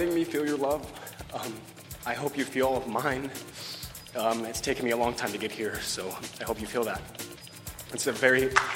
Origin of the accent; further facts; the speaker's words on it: Kansas, United States; also born or lived in Hot Springs, United States; First of all, I grew up in Kansas. I also spent 6 years in Hot Springs, which is where Chad's from, and his family's still there.